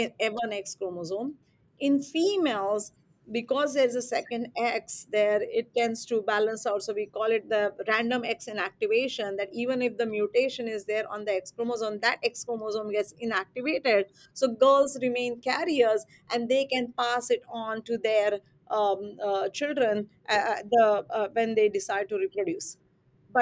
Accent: India; moved away as an adult; also born or lived in New Zealand / United States; I'm originally from India, went to New Zealand to finish my PhD, then came to Baylor College of Medicine in Houston, did my postdoc there

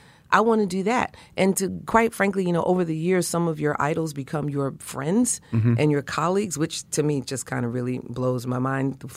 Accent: Brooklyn, New York, United States; Come to find out that she's from Brooklyn, grew up within a mile of where I grew up in Brooklyn, and still has family

